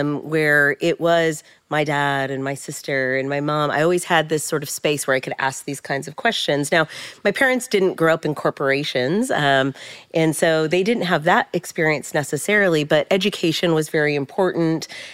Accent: San Jose, California, United States; So I grew up in San Jose, California. My parents also from the Bay Area.

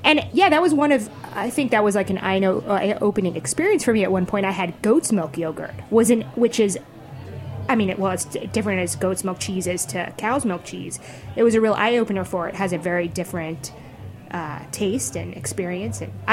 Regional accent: Midwest, United States; I grew up in the Midwest in a rural area.

